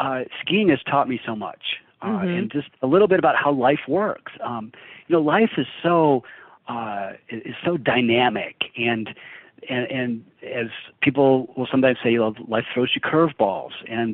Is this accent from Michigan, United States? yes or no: yes; Harbor Springs, Michigan, United States; also born or lived in Flint; I was born in Flint. And then when I was about somewhere around 10 years old, I moved to a little tiny town in northern Michigan called Harbor Springs.